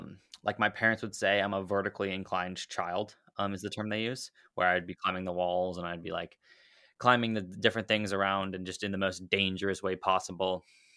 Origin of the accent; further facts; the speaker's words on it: Dallas, Texas, United States; I'm from Dallas, Texas, so not a lot of mountains here.